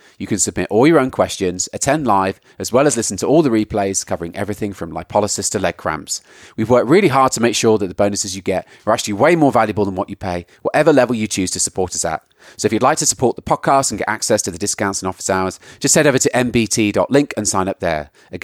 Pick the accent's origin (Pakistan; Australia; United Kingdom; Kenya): United Kingdom; now in United States; as a Brit living in the US, I didn't understand this business of keeping a gun in your house until COVID came.